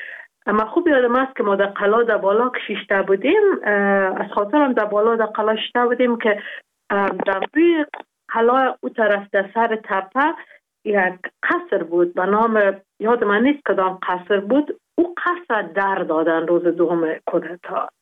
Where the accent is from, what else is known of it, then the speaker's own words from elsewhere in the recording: Jalalabad, Nangarhar, Afghanistan; گفتم از جلال آبادم بودم،